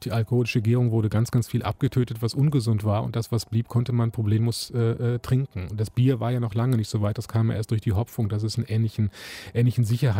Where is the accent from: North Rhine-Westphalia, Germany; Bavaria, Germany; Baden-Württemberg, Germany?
North Rhine-Westphalia, Germany; Cologne; ich bin gebürtiger Kölner und lebe vor den Toren der Stadt in einem kleinen Ort.